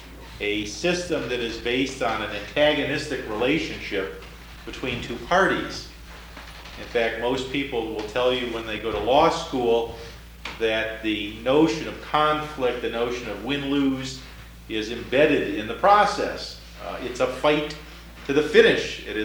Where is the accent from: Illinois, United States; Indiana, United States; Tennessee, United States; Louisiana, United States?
Illinois, United States; now in California, United States; back in the Midwest, where I grew up in Illinois.